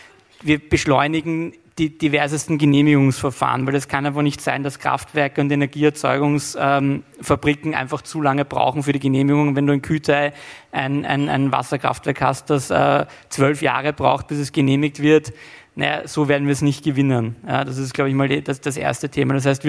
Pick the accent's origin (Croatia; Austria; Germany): Austria; als Europäer und auch als Österreicher